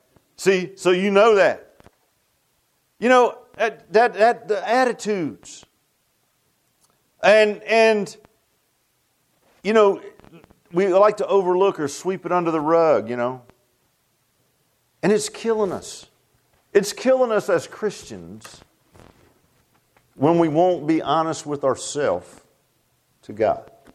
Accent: Virginia Beach, Virginia, United States; when I grew up in Virginia Beach, and when I grew up in Virginia Beach, it was more of a sleepy little town than it is now

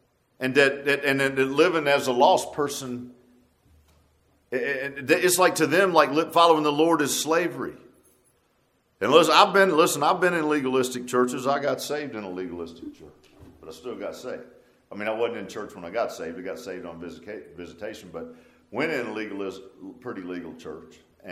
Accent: Virginia Beach, Virginia, United States; I grew up in Virginia Beach, and it was a black cemetery there

